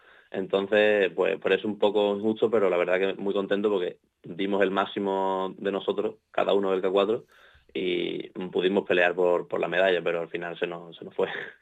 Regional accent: Algeciras, Andalusia, Spain; yo estoy en un club de Sevilla, pero yo no soy de Sevilla, soy de Algeciras

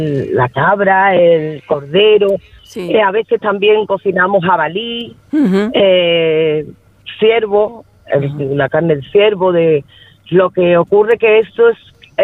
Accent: Montellano, Andalusia, Spain; Yo no soy de Grazalema, yo soy de un pueblo de Sevilla, de Montellano.

